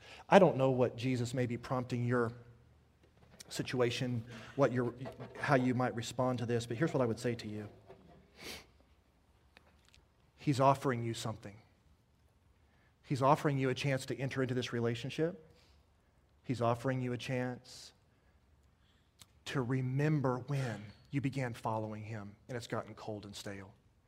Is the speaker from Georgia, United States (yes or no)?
no; Kansas, United States; and I was from Kansas, so I could tell where the storms were.